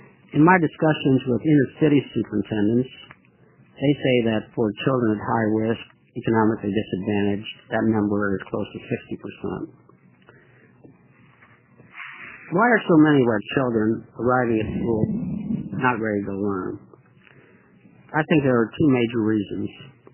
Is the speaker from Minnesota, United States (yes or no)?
no; Connecticut, United States; and they're called, in my home state of Connecticut, they're also called family resource centers